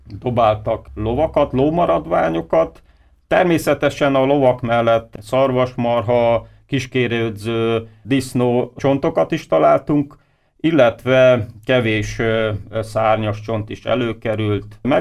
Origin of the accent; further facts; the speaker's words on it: Hungary; tudjuk róla, hogy magyarok vagyunk, lovas nemzet